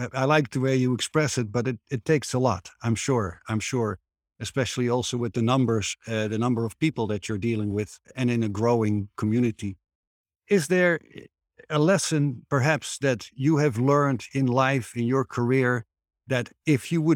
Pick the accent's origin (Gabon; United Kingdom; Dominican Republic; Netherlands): Netherlands; now in Arizona, United States; I'm your host. I'm originally from the Netherlands, happily residing in the Grand Canyon state of Arizona in the United States.